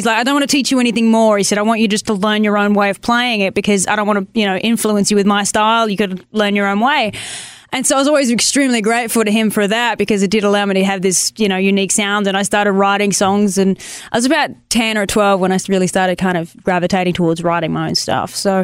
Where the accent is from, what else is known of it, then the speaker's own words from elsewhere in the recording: Tasmania, Australia; moved away; So I'm from Tasmania, at the very, very bottom of Australia. It's the most southern state we have. The next stop is Antarctica. And I moved out here last year to chase music